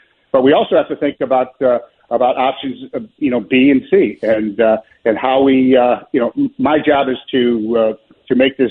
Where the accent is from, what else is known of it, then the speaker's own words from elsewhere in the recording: Chicago, Illinois, United States; moved away; In my lifetime as a Chicagoan, they never, you know, when I lived there, they never won.